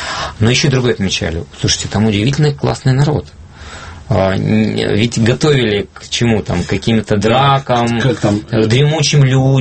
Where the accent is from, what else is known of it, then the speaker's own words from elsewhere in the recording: Kyiv, Ukraine; accent: Kyiv; я киевлянин, да, и это киевский, на самом деле, разговор, литературная речь, потому что здесь язык без диалекта.